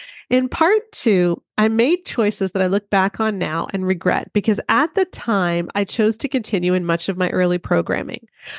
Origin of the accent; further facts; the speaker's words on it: Belleville, Ontario, Canada; on March 23rd in Belleville, Ontario, in my hometown, we are going to have a big post-COVID party.